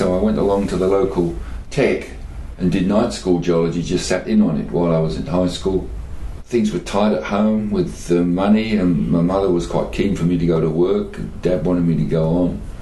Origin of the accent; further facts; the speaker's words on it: London, United Kingdom; born there; I guess I was born in London, outside of London.